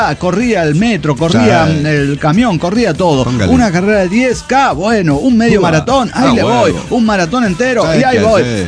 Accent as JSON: {"language": "Spanish", "country": "Mexico", "said": "Escúcheme, somos mexicanos, no mames."}